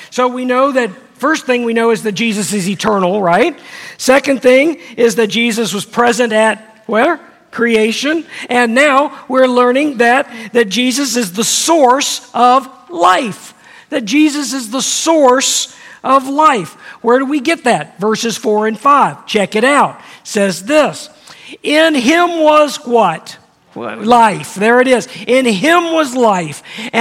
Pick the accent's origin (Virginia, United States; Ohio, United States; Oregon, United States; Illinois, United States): Virginia, United States; Virginia Beach; I grew up down in Hampton Roads in Virginia Beach, and there are tunnels everywhere down there.